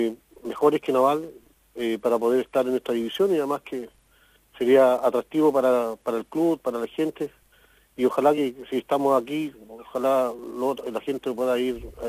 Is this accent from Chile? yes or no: yes; Coronel, Biobío, Chile; sobre todo a Coronel, donde yo soy hijo del Carbón, a mucho orgullo